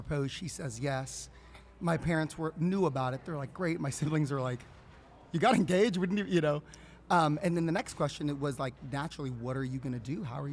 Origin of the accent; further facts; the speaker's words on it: California, United States; moved away as an adult; also born or lived in Austin, Texas; I went into youth ministry for a couple of years in my hometown in Southern California. Still did a little bit of speaking there. But then in 2020, I moved out to do campus ministry at St. Dominic Savio Catholic High School in Austin, Texas.